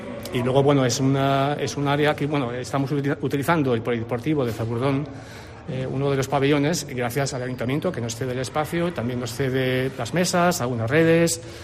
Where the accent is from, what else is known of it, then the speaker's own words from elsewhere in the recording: southeast, Germany; yo nací en Alemania, me crié en Alemania, y en Alemania el tenis de mesa es un deporte muy popular. Yo me crié en un pueblecito del sureste, bueno, alemán